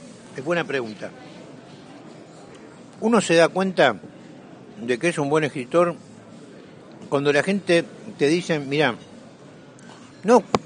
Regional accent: Argentina; Yo en ese tema mucho no me meto porque en mi país se habla de memoria cuando en realidad muchas veces es amnesia.

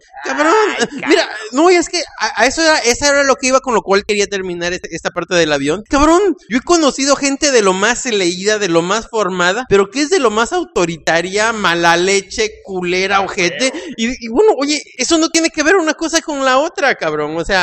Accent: Veracruz, Mexico; ya sabes cómo somos los jarochos, más alivianados

